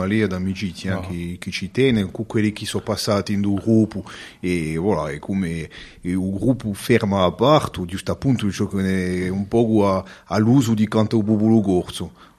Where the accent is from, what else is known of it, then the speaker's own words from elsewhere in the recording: Guagno, Corsica, France; e io, sono di Guagno